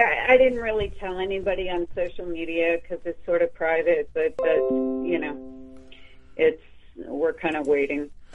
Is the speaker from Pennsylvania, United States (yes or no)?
yes; Pennsylvania, United States; I'm not saying because I have stalkers, but let's say central.